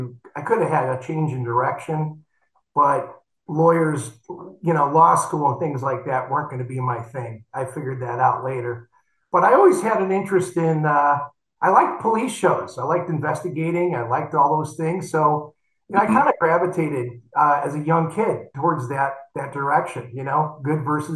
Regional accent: Waterbury, Connecticut, United States; No, I grew up in Waterbury, Connecticut

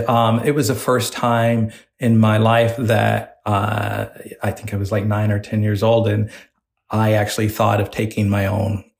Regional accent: Raleigh, North Carolina, United States; I'm not from Wisconsin. I'm from North Carolina, born and raised in North Carolina.

